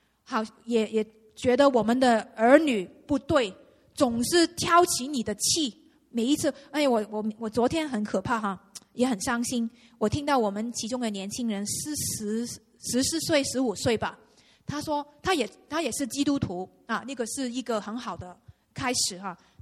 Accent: China; 我们中国人呢，非常需要那个恩典。

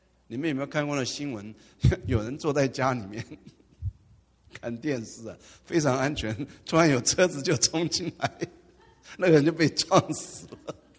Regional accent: Taiwan; now in United States; 我是台湾来的，祖籍是湖南人，但是台湾来的。

